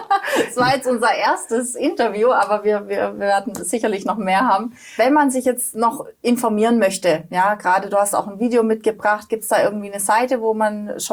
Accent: Baden-Württemberg, Germany; Kommt bei mir gleich als Schwabe, schaffe Häuslebau.

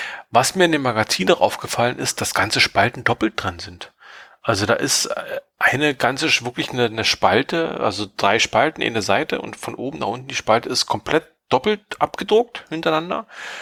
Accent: East Germany, Germany; gerade als Ostdeutscher mit irgendwie so Sowjet-Vergangenheit, DDR-Vergangenheit

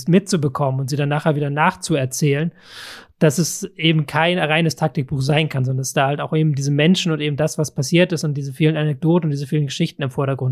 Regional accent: Hamburg, Germany; Als Hamburger

